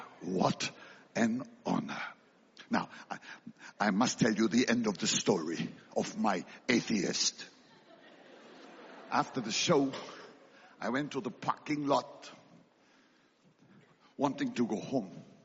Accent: Germany; English is a second language; I come from Germany, and the German people say I am too noisy.

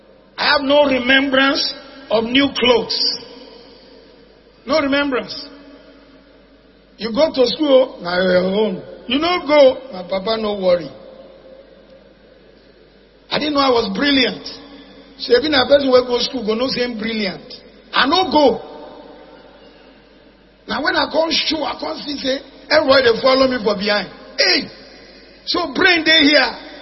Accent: Zaria, Kaduna State, Nigeria; also born or lived in Kano; And I was a young boy, we grew up in Zaria, Kaduna, Kano. In Kaduna, we lived in a village, Badiko village, where is a town now.

